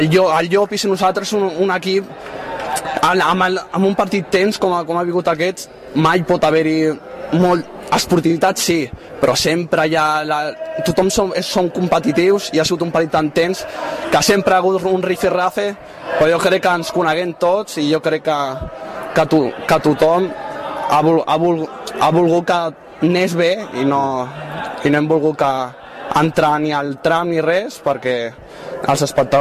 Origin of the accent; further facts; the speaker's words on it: Sitges, Catalonia, Spain; soc de Sitges, però jo he jugat sempre a 24 hores de Vilanova